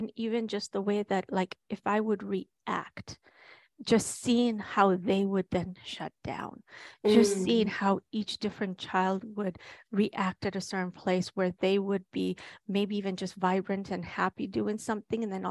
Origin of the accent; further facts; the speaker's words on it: Kenya; moved away as an adult; now in United States; I was born and raised in Kenya. My mother passed away when I was three. I was raised by a Kenyan woman. My father is Kenyan. I moved to the States when I was 18.